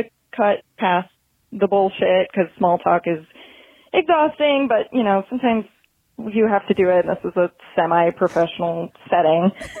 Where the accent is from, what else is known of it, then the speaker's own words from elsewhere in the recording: Chicago, Illinois, United States; now in Oklahoma, United States; I'm originally from Chicago. I currently live in Oklahoma.